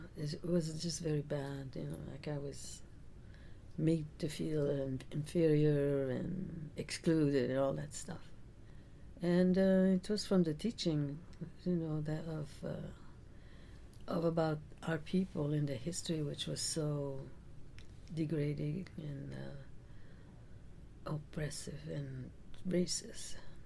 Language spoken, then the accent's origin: English; Odanak, Quebec, Canada; Odenak was very different than, what I was saying before.